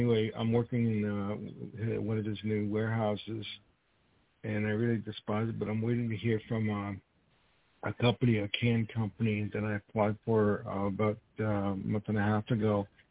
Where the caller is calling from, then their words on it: New York, United States; Well, this is … I'm calling from New York.